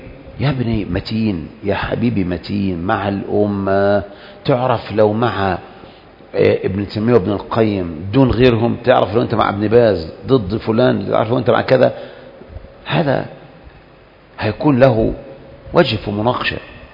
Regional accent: Syria; مثل المثل عندنا في سوريا، راوح مكانك، مكانك راوح

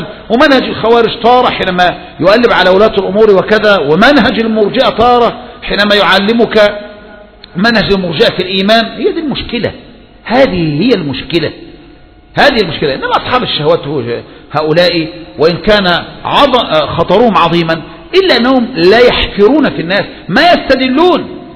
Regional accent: Egypt; الفتنة عندنا في مصر

